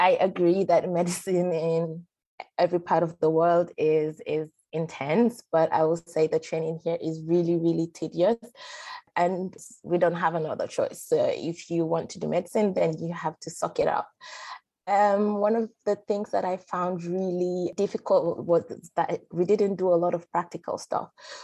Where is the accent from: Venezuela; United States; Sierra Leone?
Sierra Leone; I was born and raised in Sierra Leone. I have pretty much lived here all of my life, except for 1 year when I went to the UK to do a master's degree.